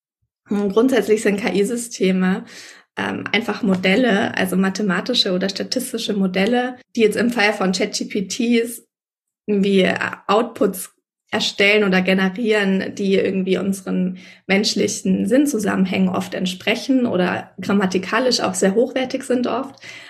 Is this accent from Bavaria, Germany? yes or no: yes; Bavaria, Germany; now in Berlin, Germany; Ich bin in der Nähe von Nürnberg aufgewachsen und lebe inzwischen in Berlin